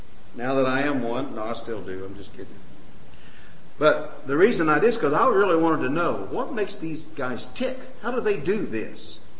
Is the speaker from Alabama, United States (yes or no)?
yes; Anniston, Alabama, United States; And I said, "No, I'm from Anniston, Oxford."